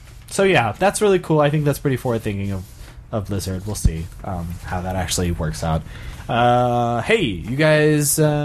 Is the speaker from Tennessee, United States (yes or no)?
yes; Memphis, Tennessee, United States; I'm from Memphis. My … is impeccable.